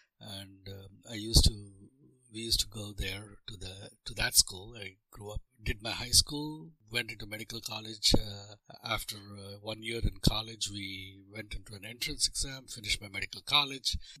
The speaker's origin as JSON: {"language": "English", "town": "Jamshedpur", "region": "Jharkhand", "country": "India", "tie": "born or raised there", "said": "I was born in Mumbai, and I grew up in eastern India, in a small town called Jamshedpur, very similar to Pittsburgh. In, you know, it is a steel town, mining town, in a valley"}